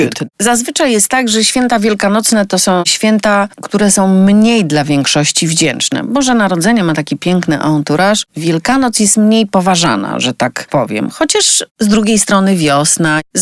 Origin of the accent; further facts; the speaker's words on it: Kurpie, Poland; bo ja jestem rodowitą kurpianką.